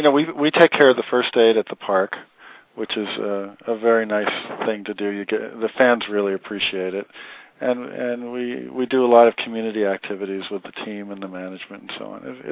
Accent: New York, United States; now in Boston, United States; I'm from New York, actually, which is something you don't say very often when you live in Boston.

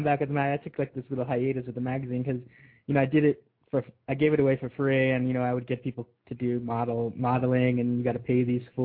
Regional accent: Hawaii, United States; That's where I grew up. I grew up in Hawaii until I had to get out of there, man.

